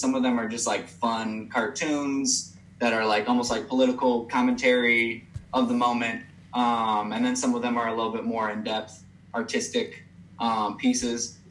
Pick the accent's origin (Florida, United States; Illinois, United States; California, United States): Illinois, United States; Evanston; Yeah, you know, so I grew up in Evanston, like just north of Chicago.